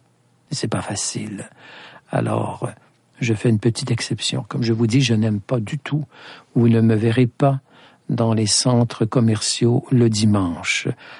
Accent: Quebec, Canada; Nous venons du Québec

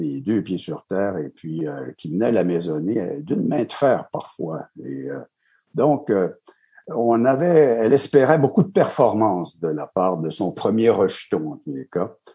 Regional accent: Montreal, Quebec, Canada; C'est Notre-Dame-de-Grâce. Écoutez, c'est Snowdon qui est une partie, la partie pauvre de Notre-Dame-de-Grâce.

